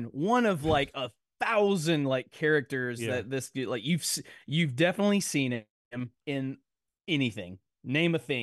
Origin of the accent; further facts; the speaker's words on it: Nashville, Tennessee, United States; Because I'm from Nashville. I am not a tourist.